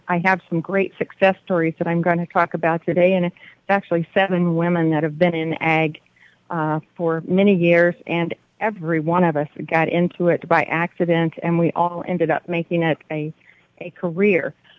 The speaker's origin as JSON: {"language": "English", "town": "Bettendorf", "region": "Iowa", "country": "United States", "said": "and I'm from Bettendorf, Iowa."}